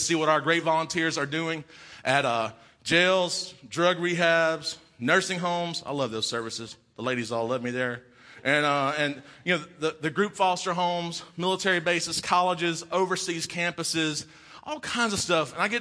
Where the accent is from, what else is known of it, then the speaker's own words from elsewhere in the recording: Mississippi, United States; I'm from Mississippi. We got a basketball and a football.